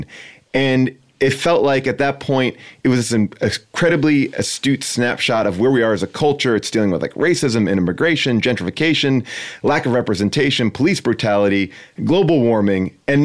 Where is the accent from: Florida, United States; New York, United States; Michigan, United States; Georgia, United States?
New York, United States; I grew up in New York. I worked in the Bronx, and my dad lived in Queens